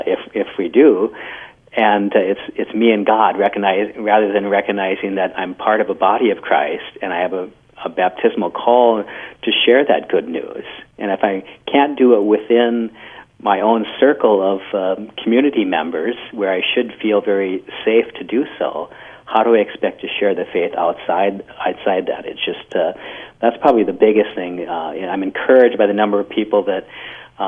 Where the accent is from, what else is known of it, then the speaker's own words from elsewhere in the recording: Delano, Minnesota, United States; I'm originally from Delano, Minnesota, so I'm from a rural, somewhat rural area, even though Delano's about 6,000 people now. It was a little under 2,000 when I grew up